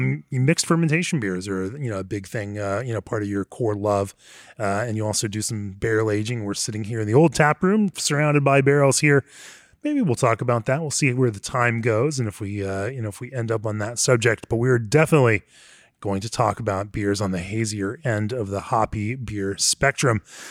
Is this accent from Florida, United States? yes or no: yes; Orlando, Florida, United States; I grew up in Orlando, but we would pop on over and get a little condo or something on Longboat Key